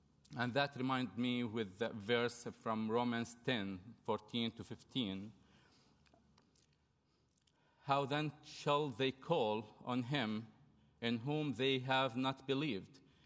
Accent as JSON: {"language": "English", "country": "Jordan", "lives_now": "Cincinnati, United States", "said": "I'm from Jordan"}